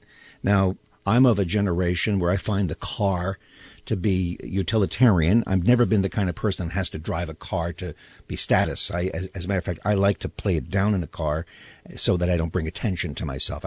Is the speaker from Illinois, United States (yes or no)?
no; Long Island, New York, United States; I grew up on Long Island where we had surfboards on our cars but never went surfing because there was no place that allowed it.